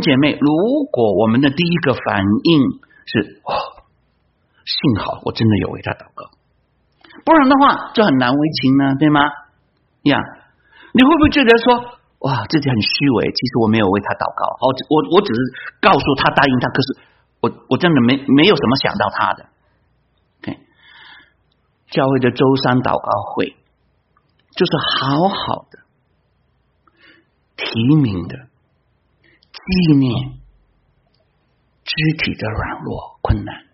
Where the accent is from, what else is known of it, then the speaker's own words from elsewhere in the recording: China; 就像老美，我们知道啊，我们中国人比较含蓄，老美呢在这些表达方面比较释放